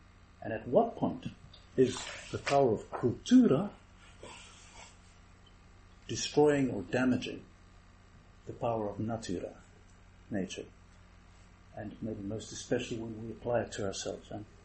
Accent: South Africa; now in Netherlands; I grew up in South Africa, on the mission field, in the wild.

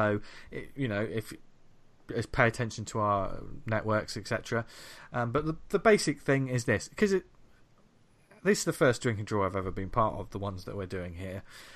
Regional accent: United Kingdom; I'm British, aren't I?

